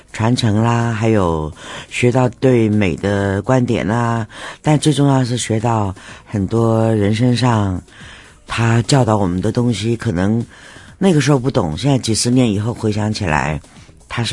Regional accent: Taiwan; born or raised there; also born or lived in Hong Kong

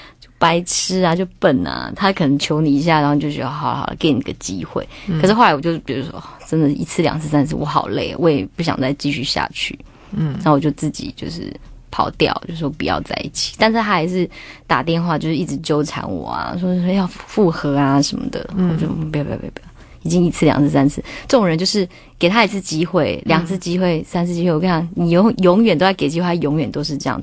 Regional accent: Taipei, Taiwan; 其实我在台北长，可是在我在台北读书的时候长大，可是之前其实好几年都在山上各个部落跑来跑去，有的时候是我外婆带我，因为我那时候我爸爸妈妈都还蛮忙的，嗯，爸爸就是那时候在平安多巴工作，也没办法带我

